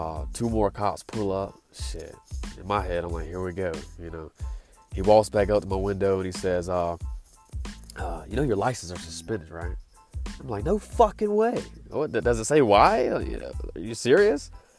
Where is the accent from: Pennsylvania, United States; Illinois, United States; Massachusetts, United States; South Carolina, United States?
South Carolina, United States; Greenville; because I'm from Greenville, South Carolina, you need to get your license situated.